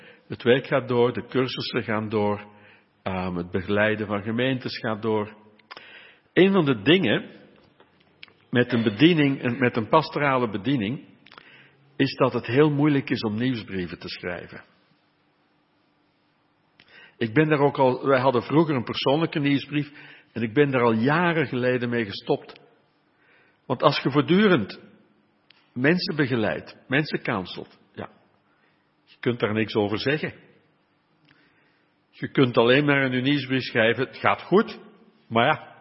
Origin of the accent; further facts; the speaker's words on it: Limburg, Netherlands; Ik kom oorspronkelijk uit Limburg. Dat kan je nog een klein beetje horen. Niet veel, maar een klein beetje.